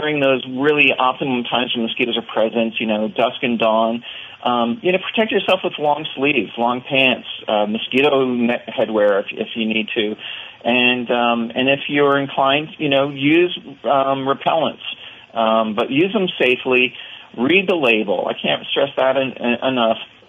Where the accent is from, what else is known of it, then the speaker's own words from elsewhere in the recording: Pennsylvania, United States; I know as a child, you know, growing up in the Poconos of Pennsylvania, I welted up really, really bad.